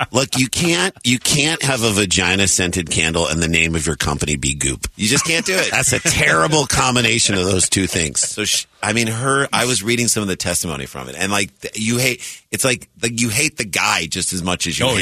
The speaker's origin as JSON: {"language": "English", "town": "Mount Laurel", "region": "New Jersey", "country": "United States", "said": "We're from"}